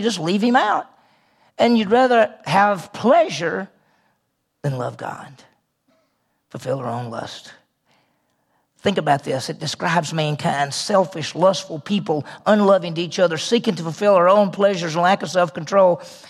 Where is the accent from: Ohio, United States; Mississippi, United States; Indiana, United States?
Mississippi, United States; also born or lived in Texas; now in Oklahoma, United States; I grew up in Mississippi, so that's the South. And then I lived in Texas, and then I live here. And I've lived here for 30 years, and I love it.